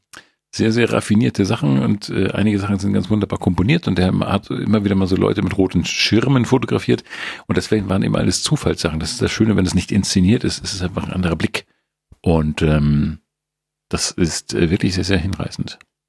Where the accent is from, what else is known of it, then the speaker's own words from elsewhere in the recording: Schleswig-Holstein, Germany; Doch, entschuldige, ich komme aus Holstein.